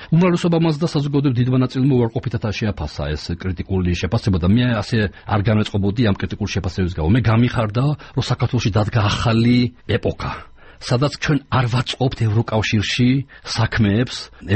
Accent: Tbilisi, Georgia; თბილისში გავიზარდე, მეთემე სკოლა დავამთავრებელ ფილარმონიასთან, ყველაფერი იყო გარშემო.

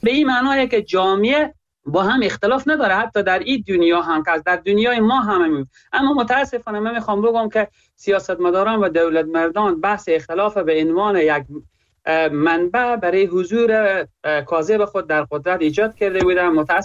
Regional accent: Herat, Afghanistan; از زون غرب و از هراتم

